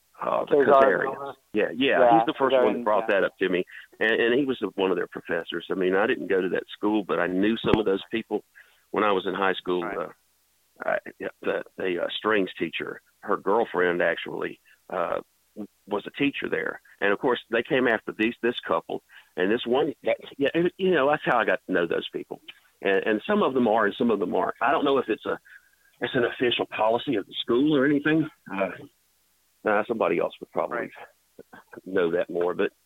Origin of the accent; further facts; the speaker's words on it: South Carolina, United States; Yes, yeah. … I'm from the South Carolina.